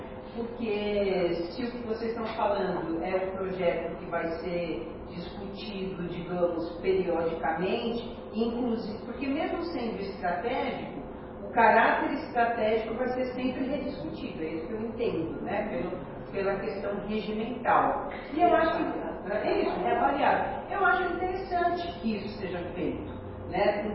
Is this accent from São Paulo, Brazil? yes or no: yes; Mauá, São Paulo, Brazil; eu sou de Mauá